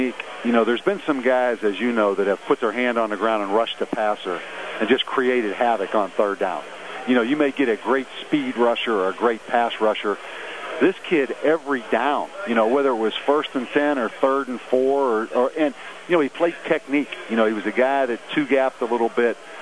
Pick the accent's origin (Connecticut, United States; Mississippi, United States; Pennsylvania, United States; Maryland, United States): Pennsylvania, United States; Pittsburgh; I grew up in Pittsburgh. You know, my dad worked 38 years in the steel mill at Armco Steel.